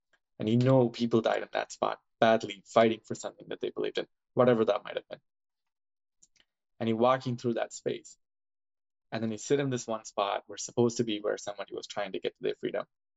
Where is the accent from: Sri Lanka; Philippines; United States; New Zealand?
Sri Lanka; I have really good memories of June bugs growing up in Sri Lanka